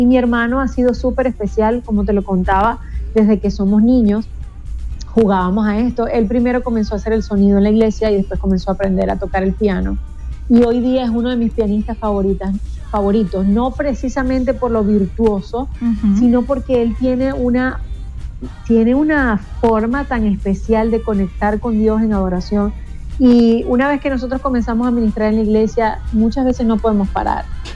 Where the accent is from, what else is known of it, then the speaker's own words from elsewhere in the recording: Venezuela; aquí se generaron una serie de acontecimientos en mi país, Venezuela